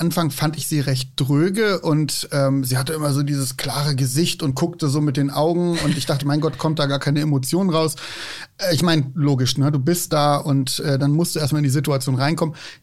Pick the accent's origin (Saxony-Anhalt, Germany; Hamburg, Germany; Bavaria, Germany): Hamburg, Germany; Ich bin Hamburger, der jetzt seit 12 Jahren in Bayern lebt.